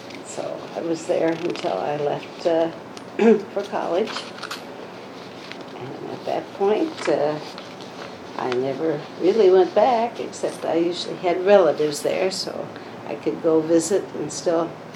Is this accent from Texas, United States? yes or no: no; Springfield, Illinois, United States; I was born in Springfield, Illinois. Haven't come too far, but Springfield was a wonderful place to grow up.